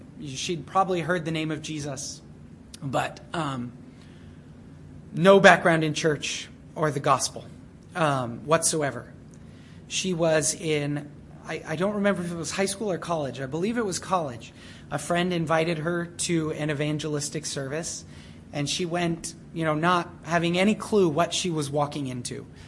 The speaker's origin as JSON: {"language": "English", "region": "Arizona", "country": "United States", "tie": "born or raised there", "lives_now": "Ann Arbor, United States", "said": "So we're here in Ann Arbor. I grew up in Arizona."}